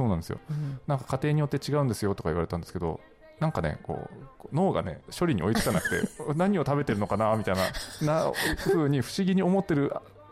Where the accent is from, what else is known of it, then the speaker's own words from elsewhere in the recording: Kunimi, Nagasaki, Japan; 私国見町っていうところ出身なんですけど